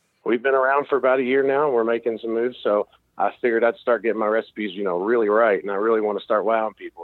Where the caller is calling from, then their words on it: Sellersburg, Indiana, United States; I'm from Sellersburg, Indiana.